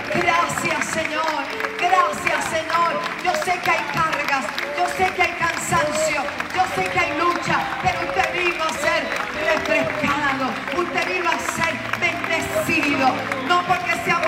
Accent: Puerto Rico; Yo soy del Caribe. Soy boricua, puertorriqueño. Allí hay músicos, salsa, merengue

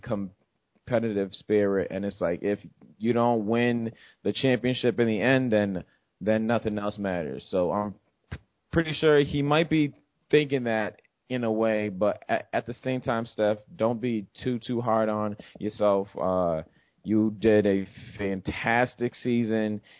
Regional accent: Boston, Massachusetts, United States; Everybody knows, you know, I'm from Boston. It's the only team that I did watch growing up.

